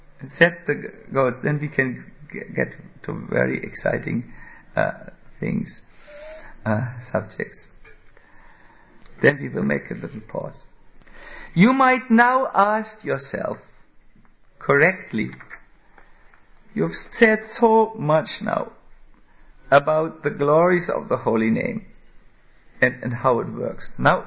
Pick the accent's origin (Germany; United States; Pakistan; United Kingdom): Germany; English is a second language; But because I come from Germany, I will go on intensely.